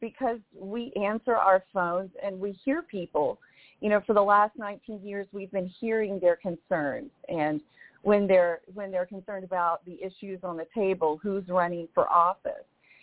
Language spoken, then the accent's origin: English; Texas, United States; also born or lived in various countries; family's been in Texas for a long time, but my dad was stationed all over the world. So even though I'm from Texas, I didn't spend the first 13 years of my life here.